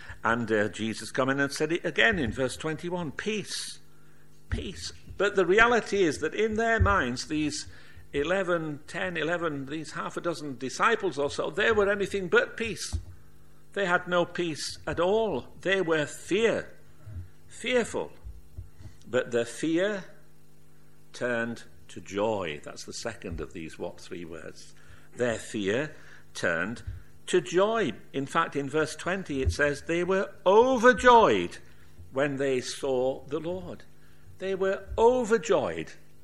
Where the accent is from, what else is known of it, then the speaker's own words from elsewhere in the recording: Yorkshire and the Humber, United Kingdom; I'm going in October to the church when I was brought up back in Yorkshire.